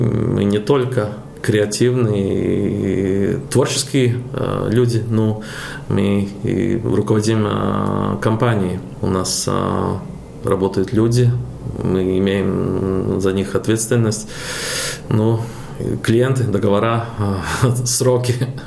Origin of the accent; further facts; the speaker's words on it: Aleppo, Aleppo Governorate, Syria; now in Latvia; мы, конечно, оба из Алеппо, но бываем и 3 раза, и 4 раза в неделю в Риге